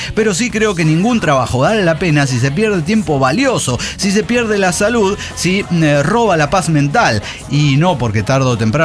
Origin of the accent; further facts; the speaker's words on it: Costa Rica; Bueno, en mi país, que como la mayoría sabe, es Costa Rica.